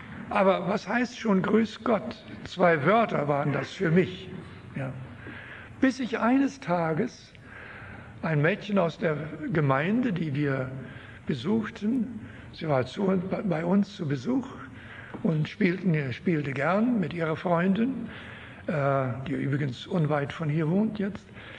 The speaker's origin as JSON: {"language": "German", "country": "Canada", "said": "Als Kanadier war das für mich wirklich ein Erlebnis, im Dorf von einem fremden Jungen gegrüßt zu werden."}